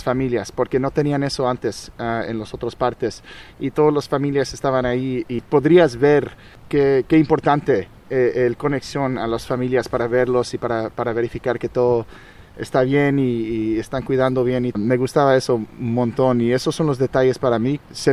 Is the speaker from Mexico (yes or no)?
yes; Mexico; now in New York, United States; soy de Nueva York, pero nací en México, pasó muchos años ahí cuando era muy joven